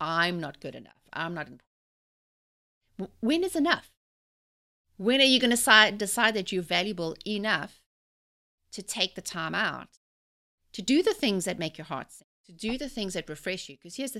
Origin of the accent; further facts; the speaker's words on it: South Africa; I'm growing up in South Africa, you know, we have 11 official languages and we all have these different ways and a mixed culture.